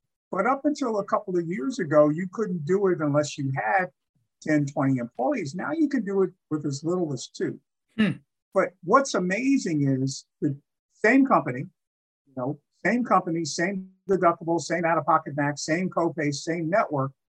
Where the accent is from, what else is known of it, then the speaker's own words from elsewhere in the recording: Atlantic City, New Jersey, United States; So I went to a community college. I'm from Atlantic City, New Jersey.